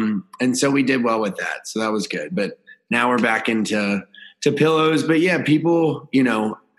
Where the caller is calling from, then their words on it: Charleston, South Carolina, United States; I'm in Charleston, South Carolina.